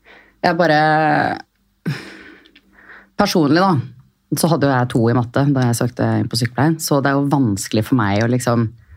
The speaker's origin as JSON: {"language": "Norwegian", "town": "Asker", "region": "Akershus", "country": "Norway", "said": "og er 31, og jeg kommer fra Asker, som jeg egentlig synes er nærmere Lier enn det Lier er rammen."}